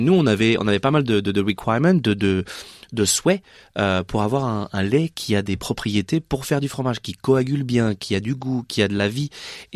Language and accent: French; Chambéry, Auvergne-Rhône-Alpes, France; Je viens de Savoie, à Chambéry